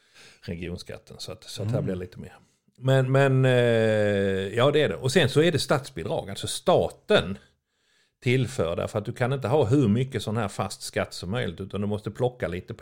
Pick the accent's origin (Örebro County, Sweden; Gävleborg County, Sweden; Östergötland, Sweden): Örebro County, Sweden; Örebro; Jag brukar skoja och säga att jag kommer från Örebro